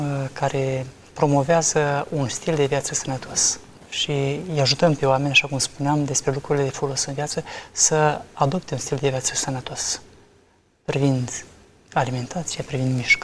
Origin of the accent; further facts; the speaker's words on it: Onești, Bacău County, Romania; Sunt din Onești. M-am născut într-o familie de oameni credincioși.